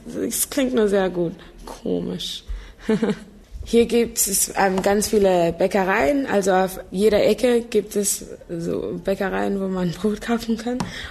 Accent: Namibia; German is a second language; also born or lived in New Zealand; ich komme aus Neuseeland. Ich bin in Namibia aufgewachsen und das war eine deutsche Kolonie.

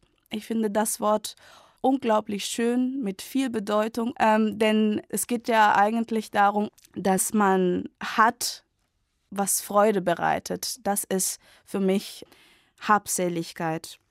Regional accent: Santiago, Santiago Metropolitan Region, Chile; aus Chile. Ich komme aus der Hauptstadt Santiago, aber ich arbeite in Chile an der deutschen Schule Concepción. Das ist die zweitgrößte Stadt in Chile. Ich bin 1982 geboren.

